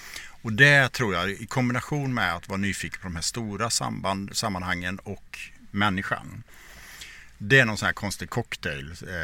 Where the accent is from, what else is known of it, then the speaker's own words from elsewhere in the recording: Borås, Västra Götaland County, Sweden; Ja, men min grund är att jag växte upp i Borås i en företagarfamilj.